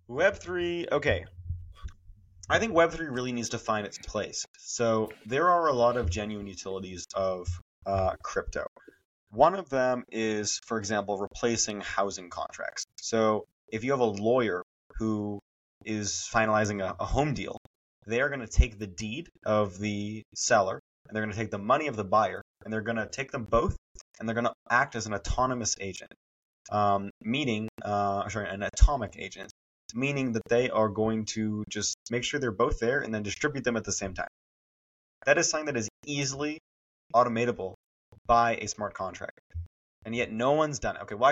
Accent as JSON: {"language": "English", "region": "Massachusetts", "country": "United States", "said": "I needed to involve the DA's office from my home state of Massachusetts"}